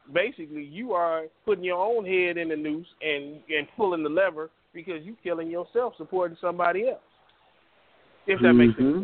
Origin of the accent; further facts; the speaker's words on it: Los Angeles, California, United States; now in Norwalk, United States; I'm from Watts. I live in Norwalk now, which is only about 12 miles away from Watts one way.